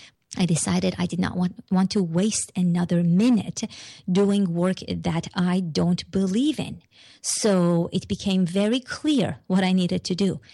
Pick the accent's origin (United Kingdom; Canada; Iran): Iran; I'm from Iran and the Middle East